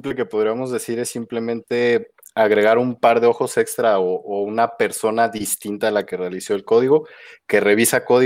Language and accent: Spanish; Morelia, Michoacán, Mexico; Vale, pues mira, yo soy de Morelia, Michoacán.